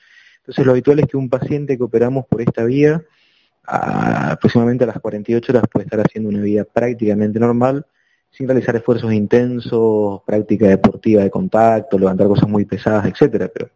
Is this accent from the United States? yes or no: no; Corrientes, Argentina; Yo soy de Corrientes Capital.